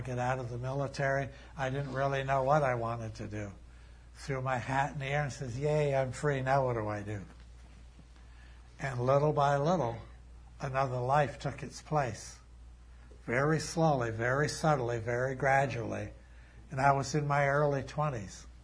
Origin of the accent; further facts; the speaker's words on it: Warren, Vermont, United States; also born or lived in Waitsfield; the quiet country life I grew up in Warren and Waitsfield, up near Waterbury. Just innocent, 18 years old.